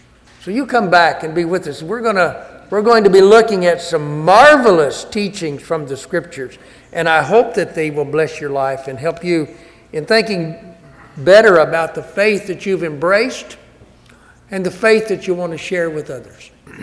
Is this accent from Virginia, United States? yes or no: no; Augusta, Georgia, United States; I grew up over here in Augusta, as has been mentioned a couple of times.